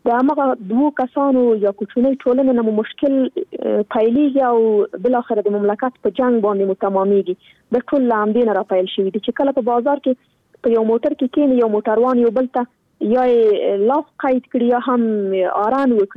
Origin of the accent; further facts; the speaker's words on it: Afghanistan; نن ورځ موږ څومره کلونه کېږي چې په افغانستان کې جګړه روانه ده. زه خو شخصا په جګړه کې پیدا شوی یم، دا په جګړه کې رالویه شولم